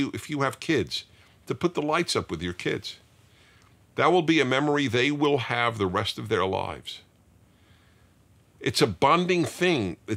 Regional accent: Brooklyn, New York, United States; I remember I grew up in Brooklyn, New York, and the block I lived on

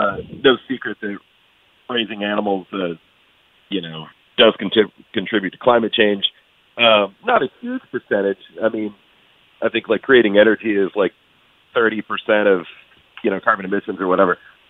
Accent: Jordan; the kind of stuff that I grew up eating in Jordan as well

